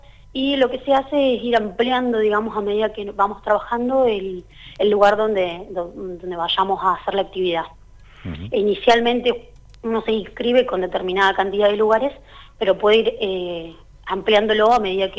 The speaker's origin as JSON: {"language": "Spanish", "region": "Neuquén", "country": "Argentina", "said": "Yo soy de Neuquén, Arturo es de Plotier."}